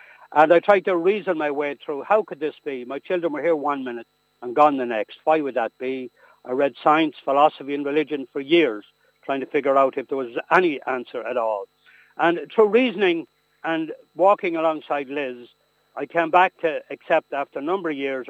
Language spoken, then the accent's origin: English; Portarlington, Leinster, Ireland; the curate in the Diocese of Clare and Loughlin, and I live in my hometown of Port Harrington, County Laois.